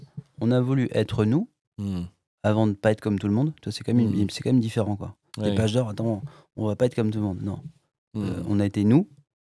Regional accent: Nice, Provence-Alpes-Côte d'Azur, France; moi je suis Niçois, t'es Niçois

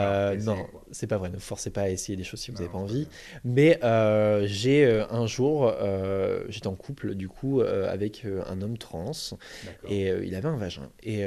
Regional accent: Châtellerault, Nouvelle-Aquitaine, France; moi je viens de la petite bourgade de Châtellerault, j'ai actuellement 24 ans

